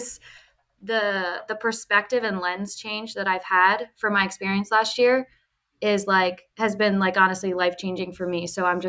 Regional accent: Havertown, Pennsylvania, United States; also born or lived in Ireland; So my dad is from there and I grew up there. So I was born in Havertown, Pennsylvania. And after I was born, we moved to Ireland and like all my family and stuff is from there.

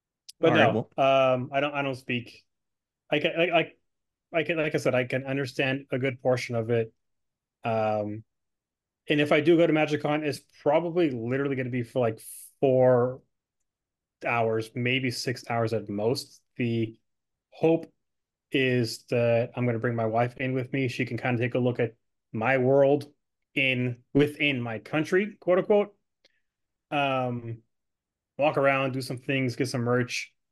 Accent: Los Angeles, California, United States; also born or lived in Netherlands; But Netherlands, like I'm Dutch. I was born in Netherlands. I only lived there until I was 6 months old and I moved to Los Angeles.

